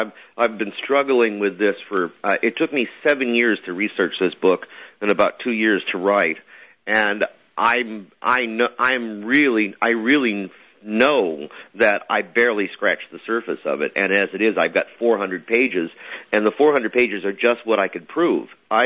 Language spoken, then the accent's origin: English; Reno, Nevada, United States; Now, I'm from Reno, a gambling town